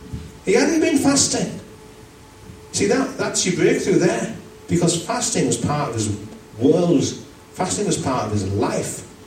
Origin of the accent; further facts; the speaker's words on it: United Kingdom; We're British. We are from a feasting culture.